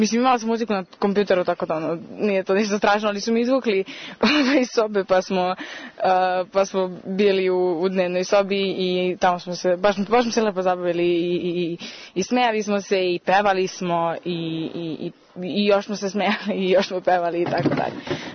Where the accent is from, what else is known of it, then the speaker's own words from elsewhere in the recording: Belgrade, Serbia; dolazim iz Beograda